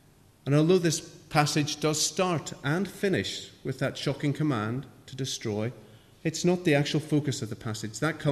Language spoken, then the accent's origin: English; Northern Ireland, United Kingdom; I can only support Ireland, even though I'm British, because my identity is so tied up with having grown up in Northern Ireland.